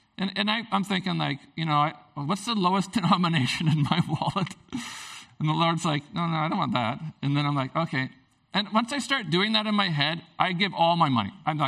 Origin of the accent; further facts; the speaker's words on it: Prince Rupert, British Columbia, Canada; some friends of ours that I grew up with in Prince Rupert.